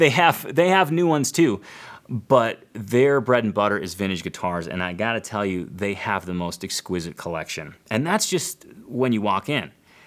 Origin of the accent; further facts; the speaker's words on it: Illinois, United States; I grew up just outside of Chicago. I went to school downtown Chicago, spent a lot of time in Chicago.